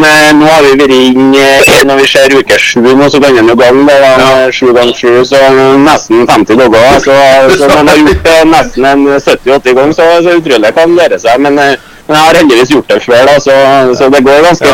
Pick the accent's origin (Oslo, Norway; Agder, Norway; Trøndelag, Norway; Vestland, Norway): Trøndelag, Norway; Leksvika; Jeg vokste opp i Leksvika og har hestegård i Mossvika med bestefaren min, så har vært avløser litt rundt omkring på gårda i Leksvika